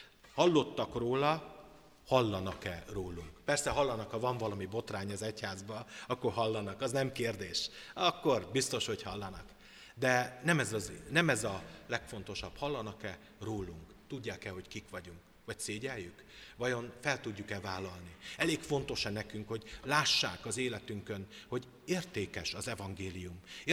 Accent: Szabolcs-Szatmár-Bereg, Hungary; én szabolcsi vagyok

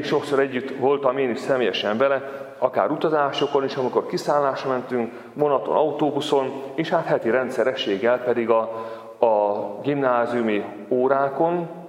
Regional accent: Makó, Csongrád-Csanád, Hungary; born there; ellátogatunk Makóra, a ahol én annak idején születtem, és a városból semmire nem emlékszem, mert néhány éves koromban elköltöztünk

